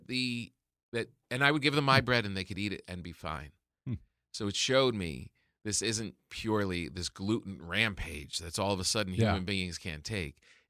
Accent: New Jersey, United States; I'm from New Jersey. Yeah. The beaches there are like mm-hmm. a hidden secret.

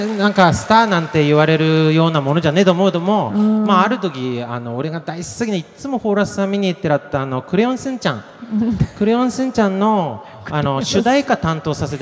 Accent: Akita, Japan; 秋田出身なんですよ一応。秋田でうだこ歌ってる人だってことだけ分かってもらえればいい。

